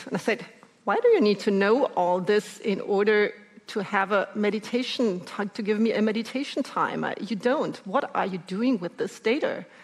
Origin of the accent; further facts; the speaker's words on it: Germany; I come from Germany.